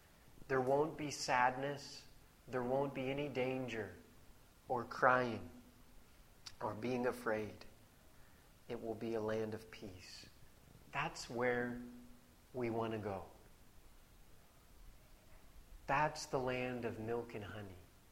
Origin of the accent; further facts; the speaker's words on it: United States; I'm from America. It is not a land of milk and honey.